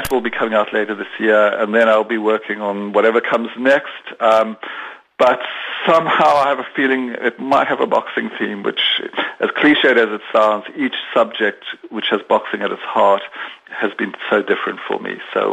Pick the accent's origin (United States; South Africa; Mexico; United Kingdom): South Africa; I was born in South Africa and lived under apartheid. And, you know, I'm 58 years old now, an old man.